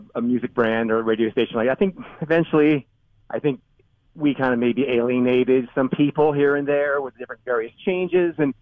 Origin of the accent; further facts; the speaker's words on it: Livermore, California, United States; I grew up in Livermore